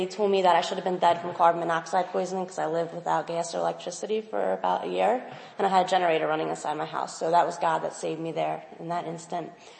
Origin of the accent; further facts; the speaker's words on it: Atlantic City, New Jersey, United States; I said I'm 24. I'm from Atlantic City, New Jersey.